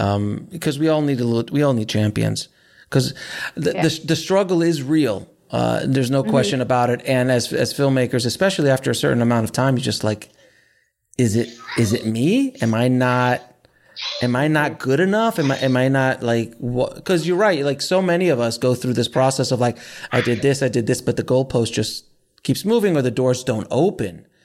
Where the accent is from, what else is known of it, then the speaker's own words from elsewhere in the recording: New York, United States; also born or lived in Miami; I mean, I came from a middle to lower middle class, you know, growing up in New York and Miami and all these kind of places.